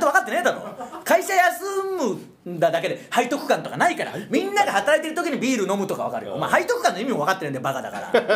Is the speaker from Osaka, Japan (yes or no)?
no; Okayama, Japan; 我々のね地元岡山でも